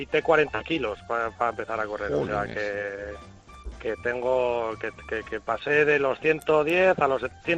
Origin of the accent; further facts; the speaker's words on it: Pamplona, Navarre, Spain; Yo soy de Pamplona, he corrido la de San Sebastián, porque ya que si por si acaso daba el petardazo, darlo cerca de casa